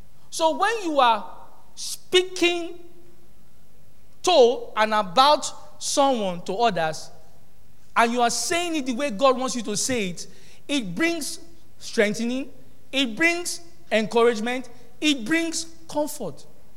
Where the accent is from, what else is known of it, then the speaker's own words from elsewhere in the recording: Nigeria; in our thinking, I'm a Nigerian, I'm underdeveloped.